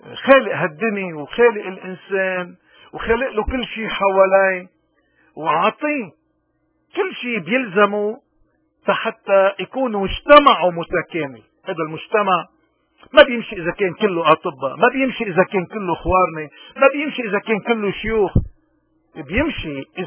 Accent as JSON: {"language": "Arabic", "country": "Lebanon", "said": "ونحن كلبنانيين بدنا نقول لحالنا نحن خلونا نصلح حالنا أول شيء"}